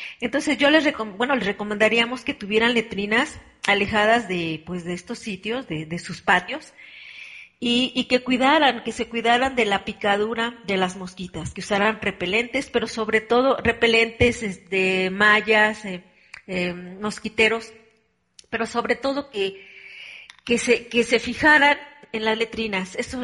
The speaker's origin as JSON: {"language": "Spanish", "country": "Mexico", "said": "en mi país, pues es bastante importante, aunque fíjese, si usted me dice cuántos casos hay anuales en México"}